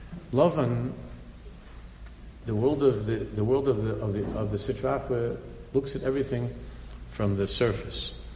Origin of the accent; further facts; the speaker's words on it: Queens, New York, United States; I went to YU. I'm not a real chassid. I grew up in Queens.